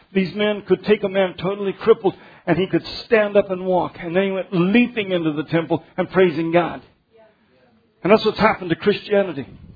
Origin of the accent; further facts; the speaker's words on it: Colorado, United States; When I was growing up in Colorado, a man kidnapped a young woman.